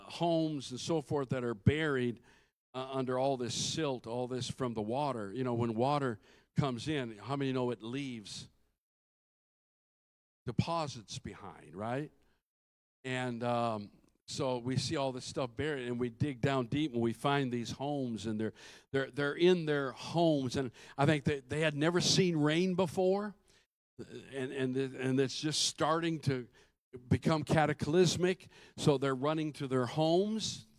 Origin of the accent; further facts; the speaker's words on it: Minnesota, United States; Now, I'm from Minnesota, and I'm telling you, when it gets really cold, it usually doesn't snow.